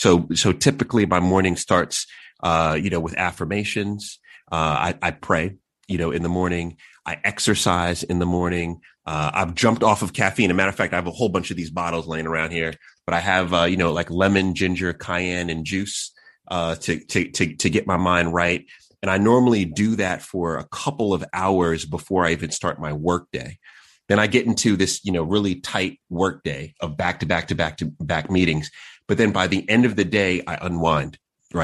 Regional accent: Long Island, New York, United States; You know, I was born in New York, and so grew up in the city, and then we moved out to Long Island, where there were no Black people that lived where we moved

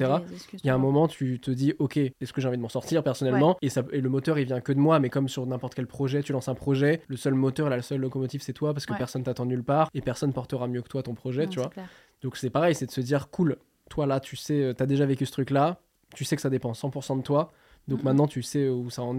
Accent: Caen, Normandy, France; now in Paris, France; Moi, à partir du moment, tu vois, où j'ai quitté Caen et que je suis arrivé à Paris

